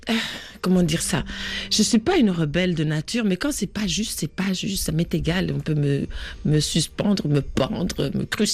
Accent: Burundi; Parce que quand j'étais petite, au Burundi, on connaissait les discours

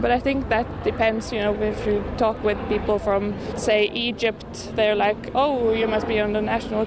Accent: Norway; I come from Norway.

